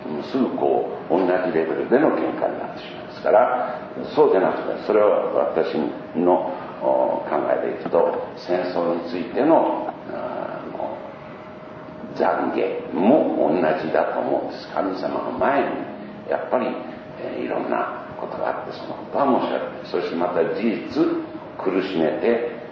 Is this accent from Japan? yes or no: no; Taiwan; 台湾で生まれ育った私